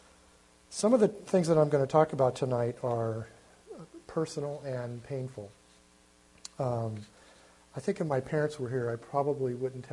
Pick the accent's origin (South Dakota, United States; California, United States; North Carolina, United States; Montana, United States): California, United States; Corona; born there; I was born in Corona, California in 1947, November 26th. That makes me 60 years old. I'm one of five children.